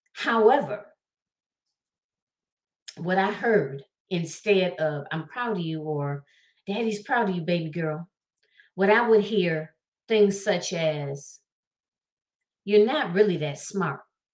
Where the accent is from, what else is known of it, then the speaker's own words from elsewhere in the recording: Michigan, United States; So I was born, or shall I say, I was born and raised in Michigan. I grew up in a two-parent household.